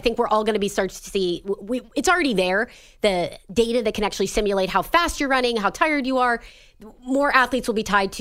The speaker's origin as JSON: {"language": "English", "town": "Erie", "region": "Pennsylvania", "country": "United States", "tie": "born or raised there", "lives_now": "Boston, United States", "said": "Well, my family now lives in Boston, but I grew up in Erie."}